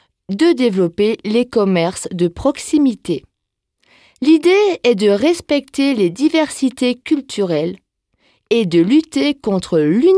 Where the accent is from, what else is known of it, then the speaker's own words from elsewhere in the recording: Grand Est, France; Chez nous en Alsace, c'est en allemand que nous la chantons.